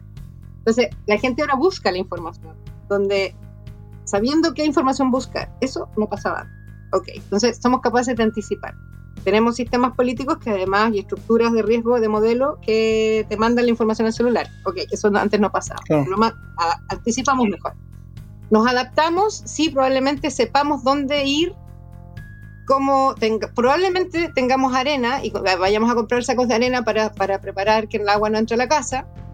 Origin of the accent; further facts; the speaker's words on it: Chile; Lo que tenemos muy como chilenos es que esperamos siempre de las estructuras sociales